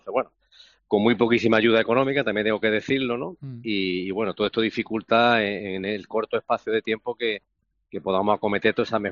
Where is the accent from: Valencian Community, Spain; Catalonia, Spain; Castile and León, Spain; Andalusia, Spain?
Andalusia, Spain; Málaga; los que somos de Málaga